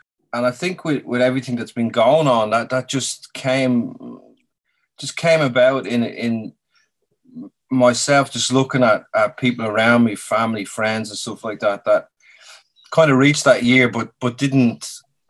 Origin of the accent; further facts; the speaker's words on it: Dublin, Leinster, Ireland; now in Australia; Dublin, yeah, I grew up in Dublin, Ireland, so.